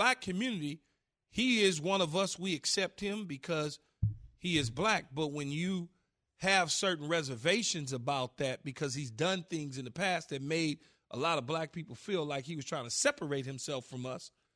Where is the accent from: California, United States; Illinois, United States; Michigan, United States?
California, United States; Los Angeles; growing up in South Los Angeles, I grew up around the worst of the worst.